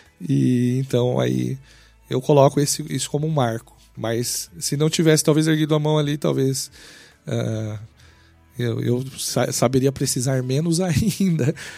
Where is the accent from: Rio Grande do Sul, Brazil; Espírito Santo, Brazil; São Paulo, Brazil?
São Paulo, Brazil; Osasco; E eu cresci em Osasco, que era uma cidade bem grande, fica na região metropolitana de São Paulo. Na verdade, era um bairro da cidade de São Paulo. E aí, num bairro bem de periferia, né?